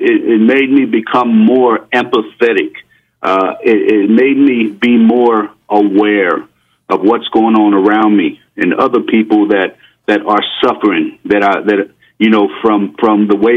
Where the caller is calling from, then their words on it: Coral Springs, Florida, United States; I'm calling from Coral Springs, Florida.